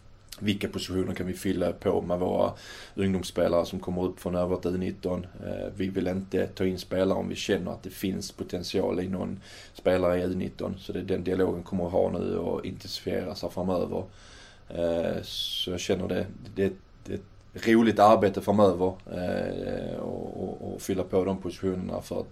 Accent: Påarp, Skåne, Sweden; Jag är från Påarp

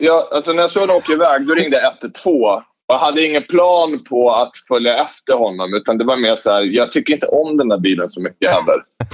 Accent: Stockholm, Stockholm County, Sweden; jag är ändå uppväxt i Akalla, jag är uppväxt bland somalier

